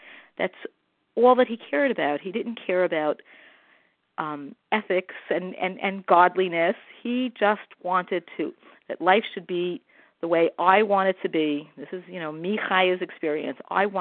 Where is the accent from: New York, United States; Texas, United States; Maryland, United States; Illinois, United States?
Illinois, United States; Chicago; I'm from Chicago.